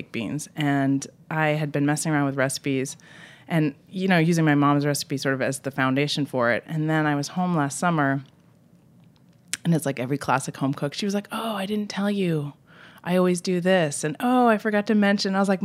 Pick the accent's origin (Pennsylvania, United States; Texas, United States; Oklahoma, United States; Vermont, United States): Vermont, United States; moved away as an adult; also born or lived in Boston, Massachusetts; now in California, United States; I grew up in Vermont and I lived in Boston for about 5 years after college and then moved to California about 15 years ago. So it's funny, I still think of myself very much as a New Englander.